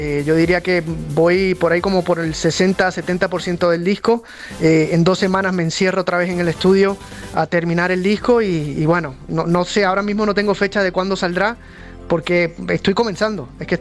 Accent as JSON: {"language": "Spanish", "country": "Puerto Rico", "said": "ambos nos criamos escuchando salsa. Él es colombiano, yo soy puertorriqueño."}